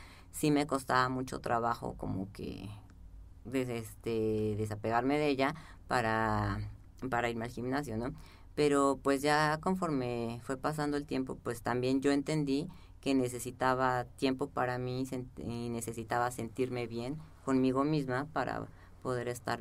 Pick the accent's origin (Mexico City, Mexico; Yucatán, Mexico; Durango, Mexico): Mexico City, Mexico; De aquí, del DF.